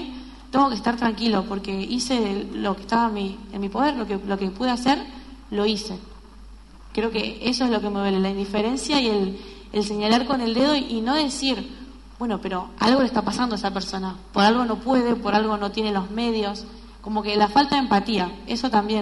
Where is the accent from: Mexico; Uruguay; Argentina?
Argentina; Soy argentino y amo mi país y todo lo que lleva